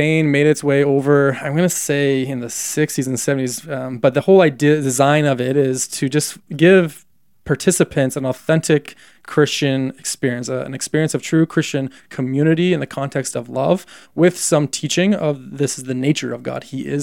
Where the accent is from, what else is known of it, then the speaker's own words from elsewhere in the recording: Canada; I'm also Canadian